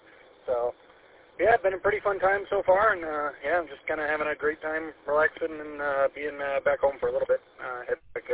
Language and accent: English; Lapeer, Michigan, United States; we're back here in Lapeer. I was born and raised in Lapeer, so back here, so baby gets to meet grandma and grandpa and great-grandma and great-grandpa for the first time.